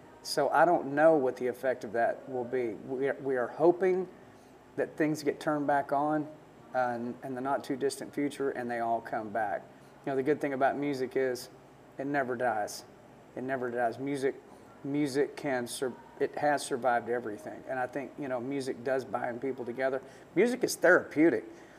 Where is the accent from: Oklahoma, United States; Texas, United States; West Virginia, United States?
Texas, United States; now in Nashville, United States; call it Lone Star, because we're all from Texas.